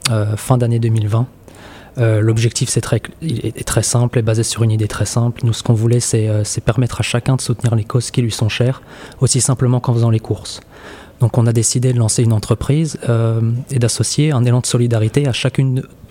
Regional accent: Strasbourg, Grand Est, France; Je suis français, je suis strasbourgeois.

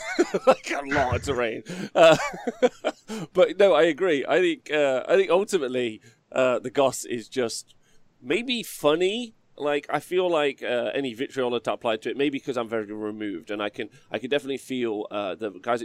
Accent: England, United Kingdom; Can I just tell you, as an Englishman, I want you to finish the point, but as an Englishman

